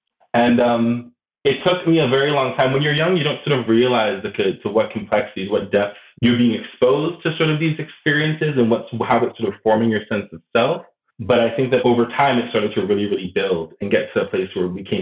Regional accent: South East England, United Kingdom; when I grew up in Surrey, specifically in the 90s, there was very, very, very few Black people.

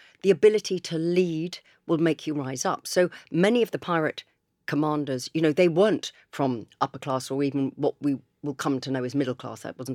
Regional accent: Chichester, South East England, United Kingdom; I grew up in Chichester, live in Chichester. Every single school trip was to the Victory in Portsmouth Harbour.

